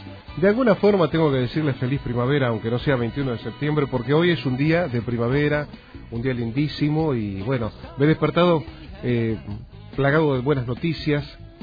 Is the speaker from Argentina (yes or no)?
yes; Jujuy, Argentina; moved away as an adult; 57 vidas y muchos que me fui de acá, de Jujuy.